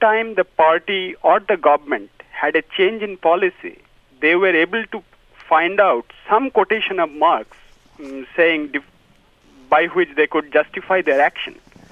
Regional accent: West Bengal, India; English is a second language; growing up in West Bengal, we got to hear some Marxist quotations all the time

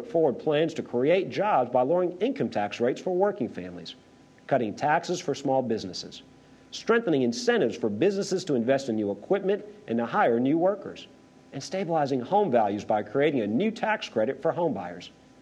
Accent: Louisiana, United States; In my home state, there used to be a saying, at any given time, half of Louisiana was said to be half underwater and the other half under indictment.

